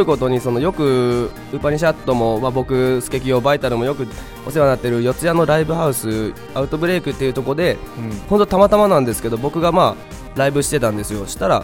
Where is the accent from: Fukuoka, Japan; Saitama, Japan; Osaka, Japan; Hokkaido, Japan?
Fukuoka, Japan; 高校の地元福岡の高校の一つ上の